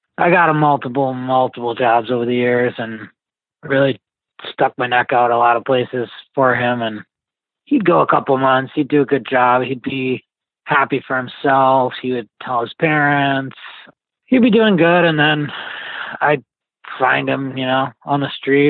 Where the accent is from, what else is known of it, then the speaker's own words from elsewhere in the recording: Madison, Wisconsin, United States; Madison, Wisconsin's my hometown.